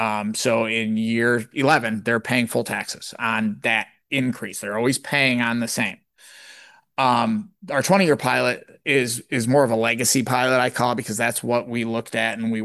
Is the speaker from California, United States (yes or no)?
no; Caton, New York, United States; Just this morning, she brought up Caton and solar development, Caton, you know, my hometown.